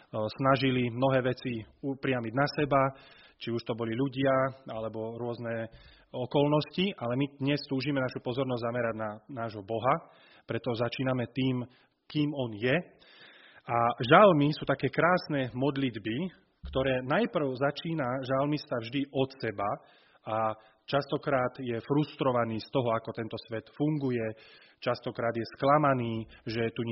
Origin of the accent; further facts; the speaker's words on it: Nitra, Nitra Region, Slovakia; Som z Nitry